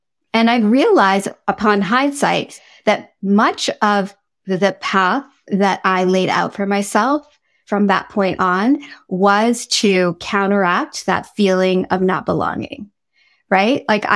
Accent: East Coast, Canada; I grew up on the East Coast of Canada. My parents immigrated from India in the 70s.

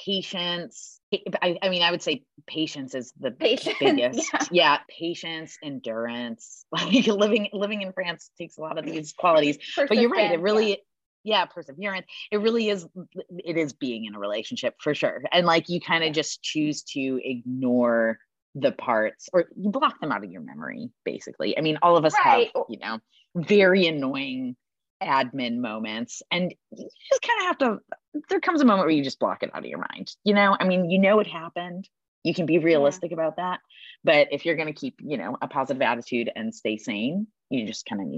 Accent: Wisconsin, United States; Sausages, because I'm from Wisconsin, so, you know, I love the smell of a sausage.

